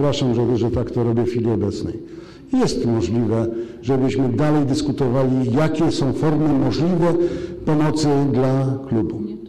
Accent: Mościce, Lesser Poland, Poland; również jako mościczanin, dawałem takie dowody

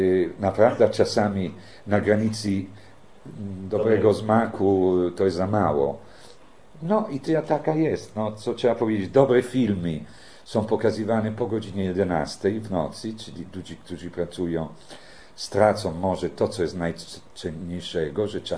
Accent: Italy; Polish is a second language; bo jestem jednak Włochem.

